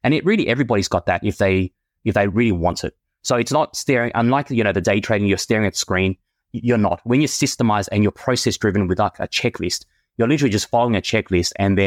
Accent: Vietnam; I was touring through Vietnam, my home country.

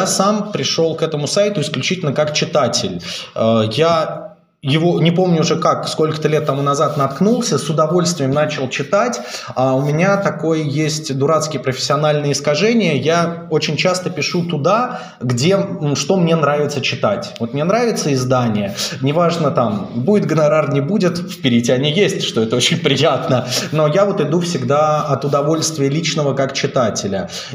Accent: Moscow, Russia; свою родную Москву, где я коренной житель и обожаю ее

